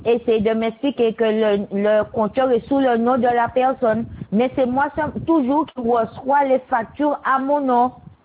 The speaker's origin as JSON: {"language": "French", "town": "Goyave", "country": "Guadeloupe", "said": "moi, je suis de Goyave. Et je suis la sœur du jeune schizophrène qu'ils avaient tué à Goyave."}